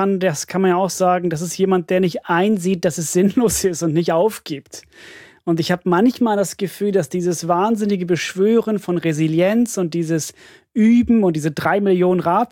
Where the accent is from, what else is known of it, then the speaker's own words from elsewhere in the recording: Finland; ich komme aus Finnland und im Finnischen gibt es ein Wort